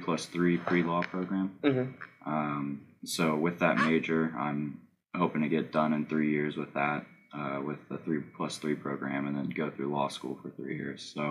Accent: Springfield, Ohio, United States; So I'm from Springfield, Ohio, which is about halfway between Dayton and Columbus.

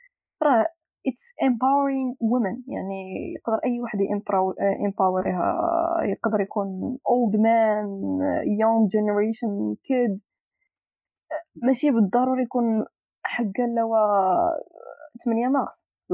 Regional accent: Morocco; الايفنت الوحيد اللي كيجمع التكه كامله هو اللي كاين عندنا في المغرب

